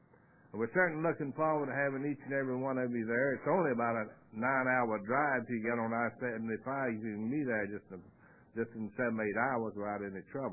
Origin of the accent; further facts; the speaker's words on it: Florida, United States; I'm an alcoholic from South Florida, and he's an alcoholic from Eskimo land. If it gets 45 degrees where I come from, the world's going to go to pieces